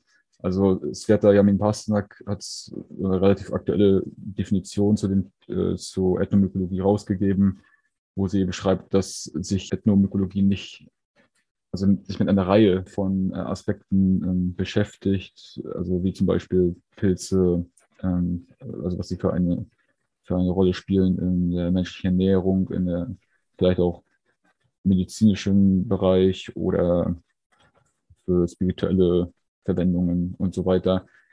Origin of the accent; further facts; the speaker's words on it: Hagenow, Mecklenburg-Vorpommern, Germany; born there; Ich bin in Hagenow, also in Mecklenburg, geboren, unweit von Schwerin im Norden Deutschlands. Bin zurzeit 25 Jahre alt